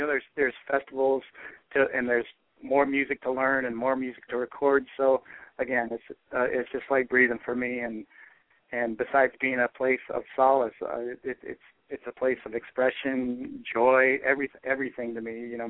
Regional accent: Bay City, Michigan, United States; I'm going back to Michigan in November to do a concert. I do in my hometown. It's called the State Theater in Bay City, Michigan, on November 23rd.

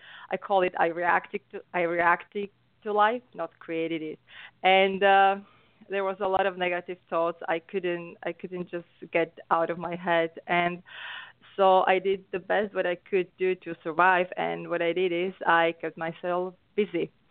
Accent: Slovakia; English is a second language; moved away as an adult; I'm from Europe. I'm coming from a small but beautiful country, Slovakia, so Central Europe. So that explains my accent. And I came to North America around 16 years ago.

